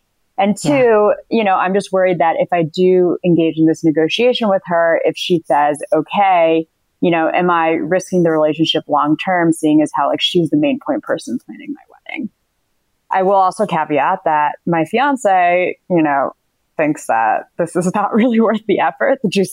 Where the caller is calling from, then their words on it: Washington, District of Columbia, United States; Hi, I'm calling from Washington, D.C.